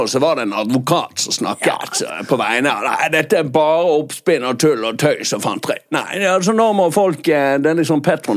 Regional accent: Ålesund, Møre og Romsdal, Norway; Jeg er fra Ålesund.

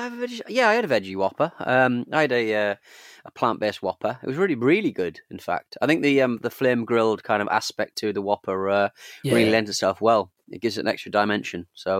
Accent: North East England, United Kingdom; accent: northeastern; now in London, United Kingdom; anybody from like Eastern Europe can't really pass my accent. They find it quite difficult if they're not across a lot of different accents, because you don't hear northeastern accents anywhere that often in London.

